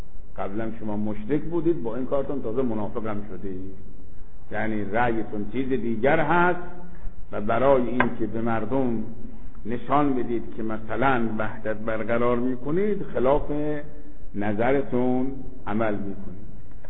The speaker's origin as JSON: {"language": "Persian", "country": "Iran", "said": "دو سه تا از این شرطه ها فهمیدن که ما ایرانی هستیم"}